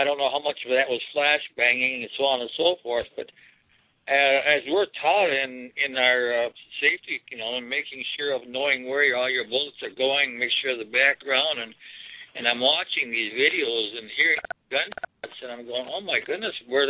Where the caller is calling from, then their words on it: Wisconsin, United States; I'm calling from Wisconsin. Right.